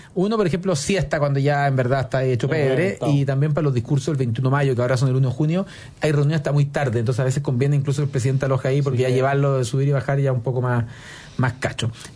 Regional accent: San Bernardo, Santiago Metropolitan, Chile; Oye, y yo que soy de San Bernardo.

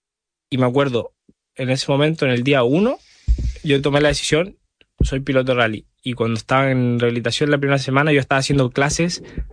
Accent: Chile; Desde que vi el Dakar por primera vez cuando era chico, pasaba en Chile.

